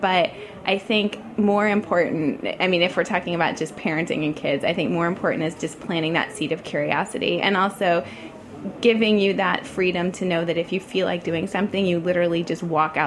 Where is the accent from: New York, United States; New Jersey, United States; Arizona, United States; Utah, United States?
New York, United States; New York City; And growing up in New York City, my first, you know, job, my internship at a publication was at New York Magazine when I was in high school